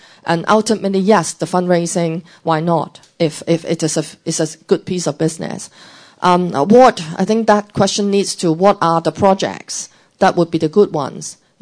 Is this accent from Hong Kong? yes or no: yes; Hong Kong; But to me, I thought growing up in Hong Kong and actually entering banking, I have never actually felt much restriction as to actually trying to work hard and contribute.